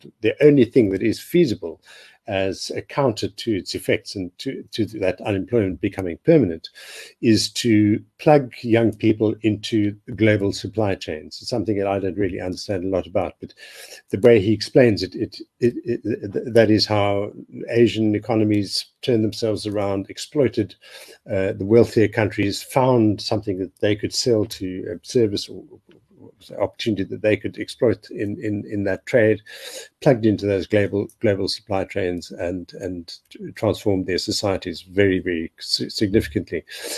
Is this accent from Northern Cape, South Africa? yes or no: yes; Kimberley, Northern Cape, South Africa; when I grew up in Kimberley, so midway between, more or less, between Cape Town and Johannesburg, although I have a loyalty to Cape Town, it's not a kind of diehard loyalty.